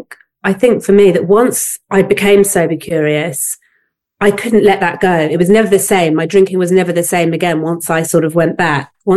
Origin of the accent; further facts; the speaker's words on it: London, United Kingdom; I'm from North London, and I'm a mum to two kids who are 10 and 12.